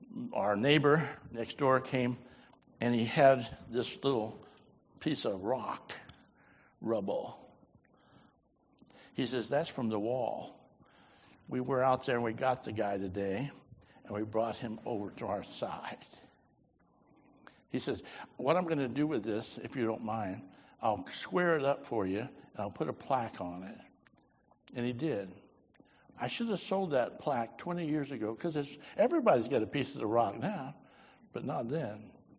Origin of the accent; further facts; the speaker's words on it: Biloxi, Mississippi, United States; born there; I was born in Biloxi, Mississippi. Do I sound like a Southerner? I don't know. Of course, I was just born there, and 3 or 4 days later, I was gone, never to come back again until Hurricane Camille.